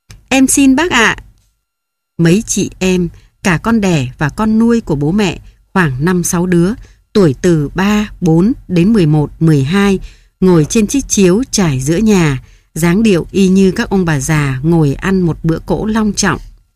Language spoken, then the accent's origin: Vietnamese; Hanoi, Vietnam; Nhưng với thành phố quê hương của mình là Hà Nội thì tôi đã chuyển nhà từ phố Bà Triệu khi còn nhỏ, rồi về Yên Phụ cùng bố mẹ và anh chị